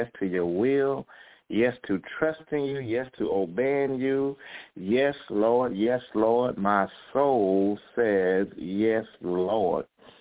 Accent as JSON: {"language": "English", "region": "the South", "country": "United States", "lives_now": "Mid-South, United States", "said": "But I'm glad I'm from the South. Amen. You know, I'm in the Mid-South now"}